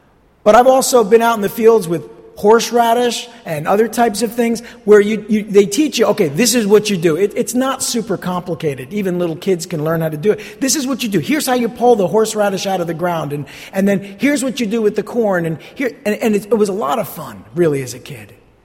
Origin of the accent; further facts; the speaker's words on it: New Jersey, United States; I was very fortunate growing up in New Jersey to spend my summers in Sussex County in the 70s.